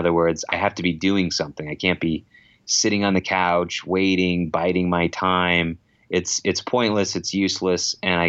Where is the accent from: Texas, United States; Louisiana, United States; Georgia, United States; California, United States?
California, United States; Merced; now in Los Angeles, United States; my hometown, which is called Merced.